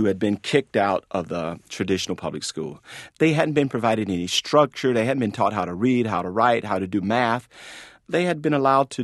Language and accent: English; the South, United States; I grew up in the South back in the 50s and the 60s.